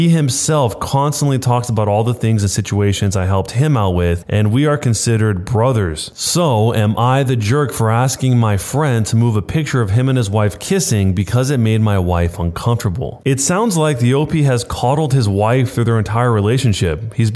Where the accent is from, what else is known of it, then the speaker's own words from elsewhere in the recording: Colorado, United States; I grew up in Colorado, so I know how weird it is to wipe after a dump and then put the paper in a garbage can instead of just flushing it.